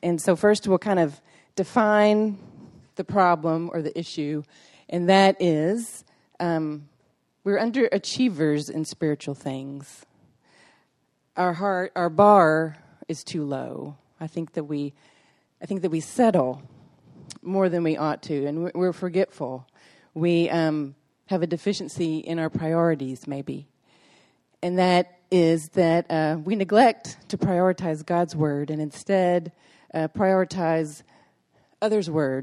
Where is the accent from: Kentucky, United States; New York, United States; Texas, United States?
Texas, United States; Tyler; But I live here. I'm from Tyler. My husband's a pastor in town